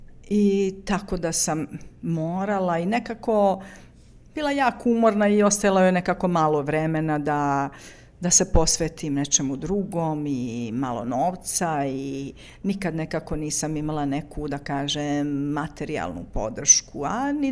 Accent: Prijepolje, Šumadija and Western Serbia, Serbia; Rođena sam u Prijepolju, odnosno u jednom selu kod Prijepolja koje se zove Brančići. Odrasla sam u porodici sa ocem, majkom i bakom i dva brata.

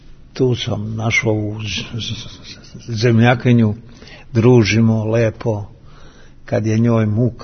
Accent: Čačak, Šumadija and Western Serbia, Serbia; now in Kragujevac, Serbia; Ja sam Čačanin i ovde sam proveo preko 57 godina u Kragujevcu. Tu sam se školovao, tu sam radio, penziju zaradio i jako mi je bilo sve dobro.

